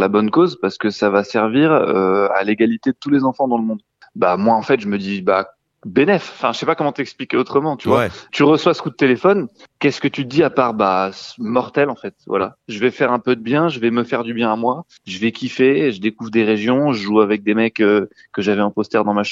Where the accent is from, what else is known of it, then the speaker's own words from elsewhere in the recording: Chaville, Île-de-France, France; j'ai grandi à Chaville, dans les Hauts-de-Seine, dans le 92.